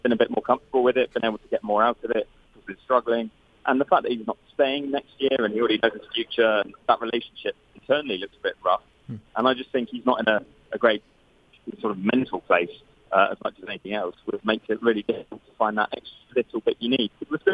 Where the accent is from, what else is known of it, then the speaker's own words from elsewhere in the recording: United Kingdom; as a Brit